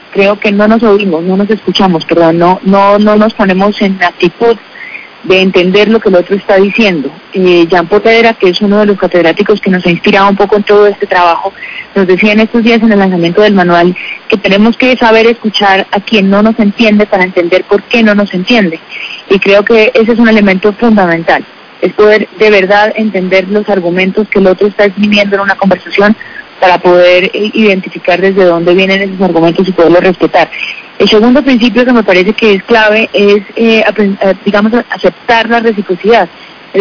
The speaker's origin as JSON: {"language": "Spanish", "country": "Colombia", "said": "esta forma de vivir en medio del conflicto siendo colombianos no nos ha afectado"}